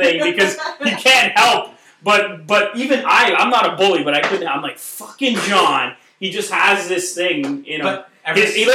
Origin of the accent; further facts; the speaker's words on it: Canada; You know, I'm short. I'm Canadian.